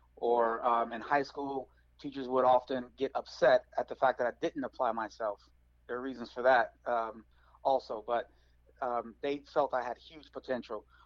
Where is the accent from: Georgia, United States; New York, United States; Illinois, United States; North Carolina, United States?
Illinois, United States; Chicago; also born or lived in Phoenix / Houston; Well, I was born in Chicago. I was raised kind of in Chicago, but also in Phoenix, Houston, and then back to Chicago. So from about 10 until 20, it was Chicago again.